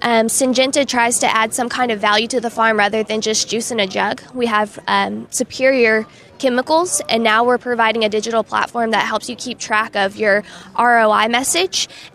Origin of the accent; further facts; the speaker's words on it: Cotton Center, Texas, United States; So, like you said, I'm from Cotton Center, Texas. Grew up on a cotton farm, so very involved in 4-H and FFA the whole time I was growing up.